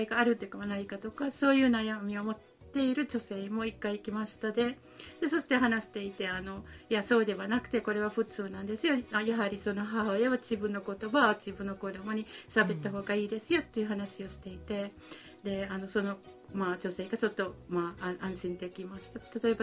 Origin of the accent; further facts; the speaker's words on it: Finland; Japanese is a second language; now in Japan; で私フィンランド出身なんですから、うちの活動とかいろんなガイドブックの名前にフィンランド語がいっぱいたくさんついてるんですね。